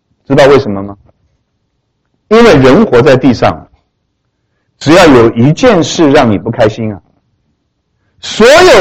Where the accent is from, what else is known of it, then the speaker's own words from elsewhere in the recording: China; 我们中国人真有经验嘛，所以我们常常讲说牙疼不是病啊。